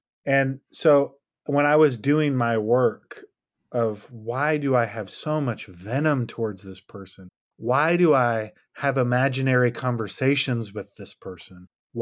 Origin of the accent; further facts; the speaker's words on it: Detroit, Michigan, United States; now in Nashville, United States; Yeah, I got to go with my hometown, Detroit, Michigan.